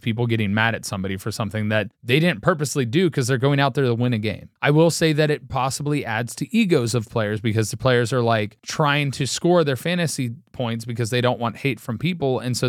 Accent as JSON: {"language": "English", "town": "Cincinnati", "region": "Ohio", "country": "United States", "tie": "born or raised there", "said": "like we grew up in Cincinnati. Wade and I are obviously Bengals fans"}